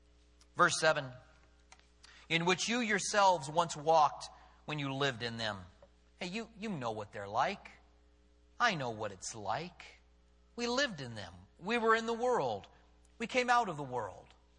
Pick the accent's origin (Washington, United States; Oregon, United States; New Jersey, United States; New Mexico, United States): New Mexico, United States; Albuquerque; When I was a teenager, I assume it's the same everywhere, growing up in Albuquerque.